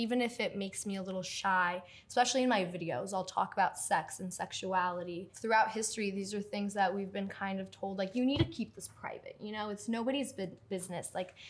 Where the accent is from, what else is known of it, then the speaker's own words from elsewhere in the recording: Turkey; moved away; I'm Turkish, like, I was born in Turkey. I lived in Turkey for almost half my life.